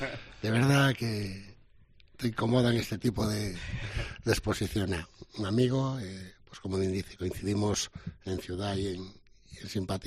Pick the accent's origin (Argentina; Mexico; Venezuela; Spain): Spain; Galicia; yo soy gallego, presumo, me siento hiper orgulloso